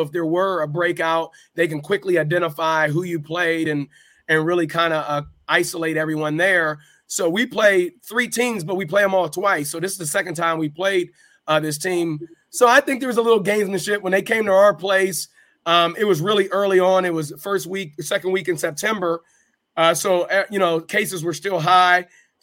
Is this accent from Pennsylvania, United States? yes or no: yes; Farrell, Pennsylvania, United States; I grew up in Farrell, so obviously I understand the dynamics there.